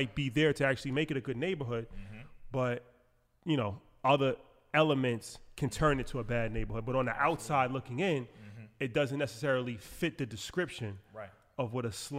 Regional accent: New York, United States; you know, we're from New York. So, you know, like, you think of, like, the slums in New York.

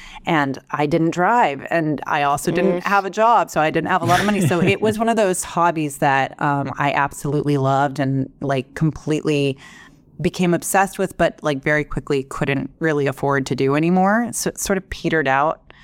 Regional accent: Iowa, United States; also born or lived in New York; I grew up in Iowa, between Iowa and New York.

